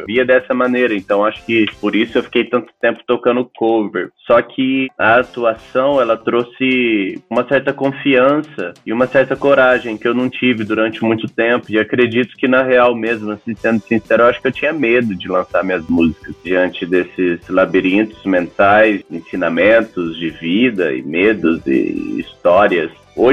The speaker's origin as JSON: {"language": "Portuguese", "region": "Minas Gerais", "country": "Brazil", "tie": "born or raised there", "said": "na minha infância, lá na Coab e tal de Minas"}